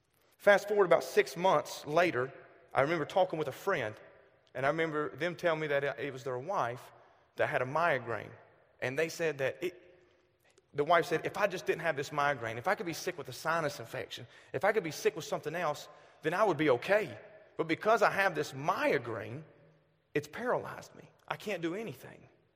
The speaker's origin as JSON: {"language": "English", "region": "the South", "country": "United States", "tie": "born or raised there", "said": "I am born and raised in the South. This isn't a fake accent. This is what you get 24/7."}